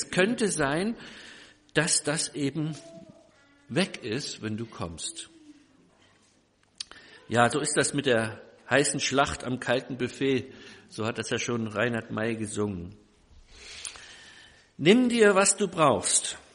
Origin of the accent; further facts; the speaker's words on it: Rostock, Mecklenburg-Vorpommern, Germany; also born or lived in Leipzig; Und ich bin in Leipzig geboren, habe dort die ersten 6 Jahre meines Lebens zugebracht. Dann ist mein Vater versetzt worden, der war auch Pastor, und zwar nach Rostock ans Meer.